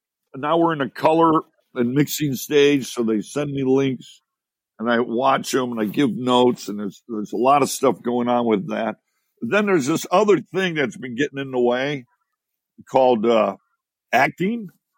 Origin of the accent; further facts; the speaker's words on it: Chicago, Illinois, United States; I'm from Chicago. I'm a meat eater, right?